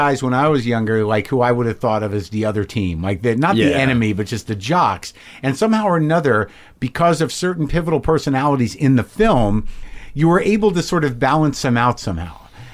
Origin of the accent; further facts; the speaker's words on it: Albuquerque, New Mexico, United States; I'm from Albuquerque.